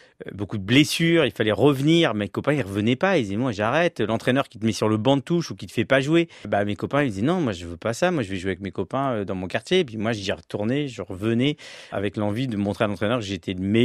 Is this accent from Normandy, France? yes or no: yes; Le Havre, Normandy, France; Moi, je viens de Cocrioville, petit quartier des hauteurs du Havre